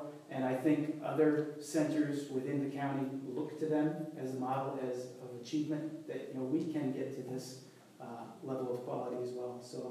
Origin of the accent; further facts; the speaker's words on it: New York, United States; now in Kentucky, United States; Almost 20 years ago, I came to Kentucky from New York to work with Christian Appalachian Project.